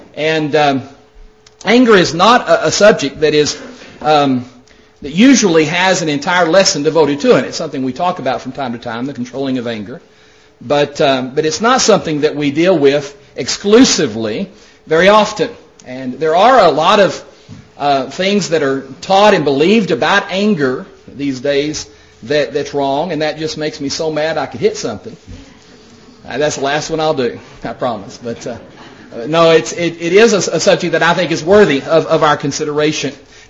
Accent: Odessa, Texas, United States; also born or lived in Lubbock; I was born in Lubbock and raised in the Odessa area.

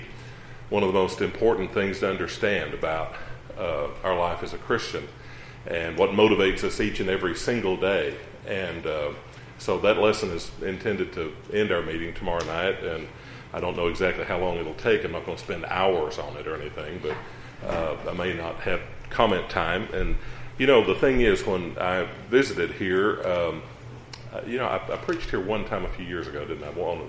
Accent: Texas, United States; I'm not from this area. I'm from Texas, but not from Dallas-Fort Worth area at all.

